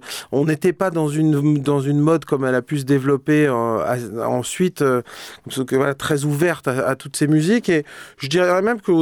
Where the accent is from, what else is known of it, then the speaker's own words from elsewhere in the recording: Brittany, France; born there; parce que je suis né en Bretagne et j'ai écouté cette musique.